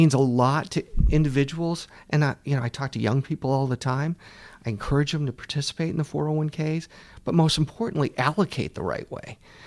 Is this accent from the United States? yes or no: yes; Boston, Massachusetts, United States; So I think I mentioned I grew up in the Boston area, and most people in Boston have had some pain over the years.